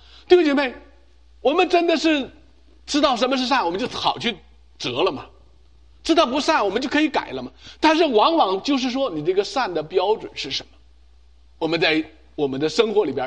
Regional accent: China; 我们中国人常常讲到古代文献呢，我们讲到我们中国文明里边

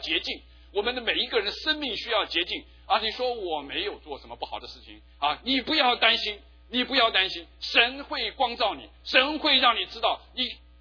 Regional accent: China; 这我们中国人也知道，万恶淫为首。

